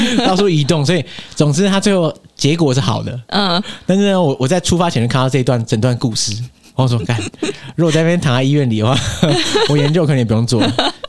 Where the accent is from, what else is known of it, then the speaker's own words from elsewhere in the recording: Tainan, Taiwan; 那你就觉得我偏偏不想讲我是台湾人，我想讲我是台南人。